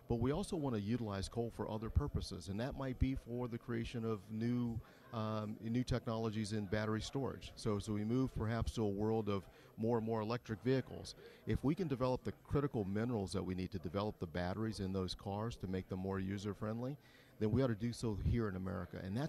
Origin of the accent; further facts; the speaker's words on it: Louisiana, United States; I grew up down in South Louisiana, so it's an oil-rich state.